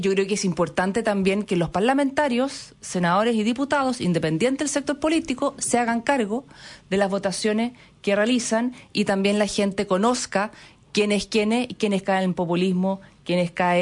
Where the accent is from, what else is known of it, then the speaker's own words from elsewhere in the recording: Chile; Que todos somos todos los chilenos